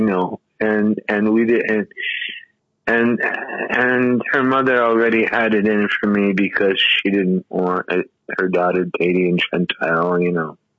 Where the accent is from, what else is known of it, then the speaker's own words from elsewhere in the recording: United States; I am firmly American in that way. I am an American. I am a new worlder in that way.